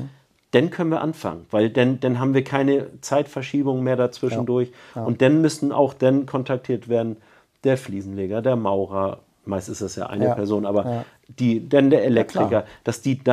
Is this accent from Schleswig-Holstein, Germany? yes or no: yes; Wentorf, Schleswig-Holstein, Germany; Ja, aber also ich komme ja im Endeffekt auch aus dem Hamburger Osten.